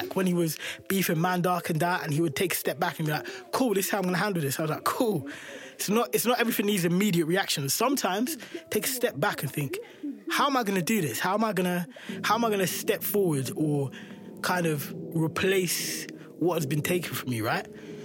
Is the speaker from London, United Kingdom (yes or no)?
yes; London, United Kingdom; So I'm from South London. And in South London, as a young black male, you're basically part of the majority.